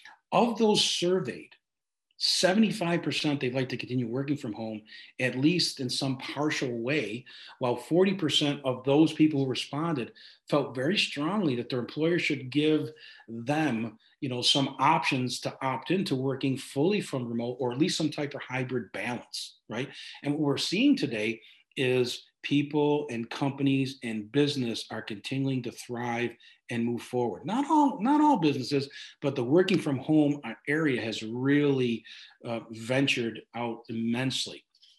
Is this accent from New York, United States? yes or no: yes; Utica, New York, United States; I'm from Central New York, actually Utica, New York. It's a small town here in upstate New York, right smack in the middle of the state of New York.